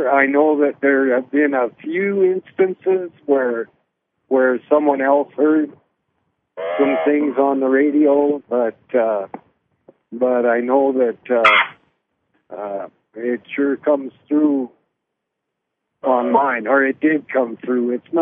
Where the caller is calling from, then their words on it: Idaho, United States; I'm in Idaho.